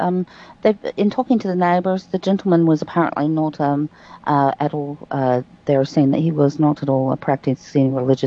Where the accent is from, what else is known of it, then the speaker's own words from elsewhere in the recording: Suriname; I'm from Suriname, and we were discussing this